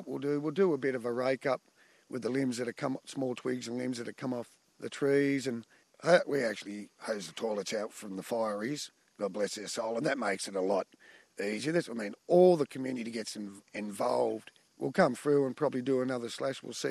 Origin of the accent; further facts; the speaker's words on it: Wallabadar, Queensland, Australia; and I say, hi, I'm from Wallabadar. And normally when you say that, people think, where's that?